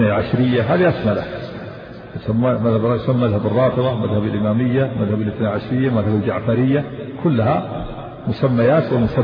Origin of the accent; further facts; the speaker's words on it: Egypt; تجمعون الأسئلة اللي تأتي إن شاء الله ونجيب عليها عندنا في مصر هناك.